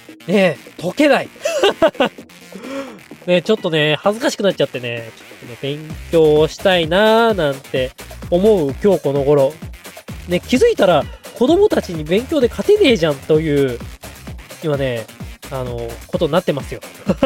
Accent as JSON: {"language": "Japanese", "region": "Hokkaido", "country": "Japan", "said": "北海道出身だから"}